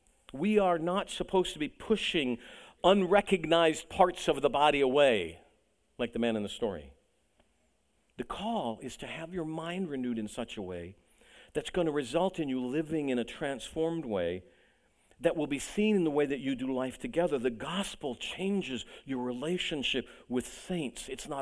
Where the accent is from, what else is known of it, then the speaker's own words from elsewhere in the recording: United States; and I'm American and I grew up here